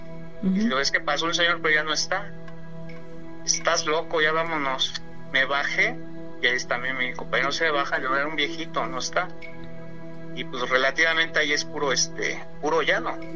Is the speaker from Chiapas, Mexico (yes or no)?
no; Nezahualcóyotl, State of Mexico, Mexico; Yo soy del Estado de México, precisamente del municipio de Nezahualcóyotl.